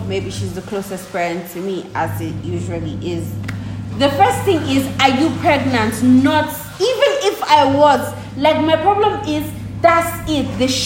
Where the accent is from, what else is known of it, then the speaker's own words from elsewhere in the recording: Nigeria; because we as Nigerian girls are going through enough as it is.